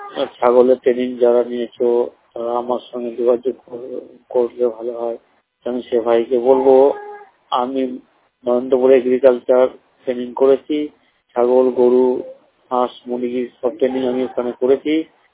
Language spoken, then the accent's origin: Bangla; Murshidabad, West Bengal, India; আমার বাড়ি মুর্শিদাবাদ।